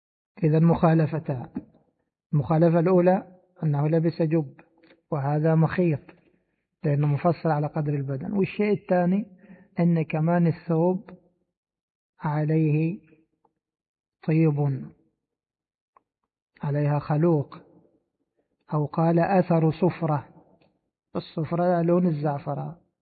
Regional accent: Egypt; وهي مشهورة عندنا في مصر للأزهري، الأزاهرة يلبسونها

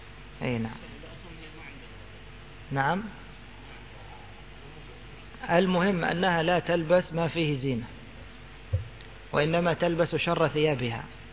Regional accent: Egypt; لا، هذه عندنا في مصر هكذا، يصنع من القطن المصري هكذا

